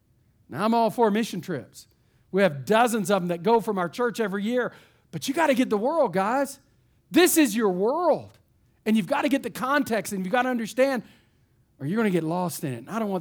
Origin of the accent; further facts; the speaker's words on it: Texas, United States; because I'm from East Texas and I'm a Baptist.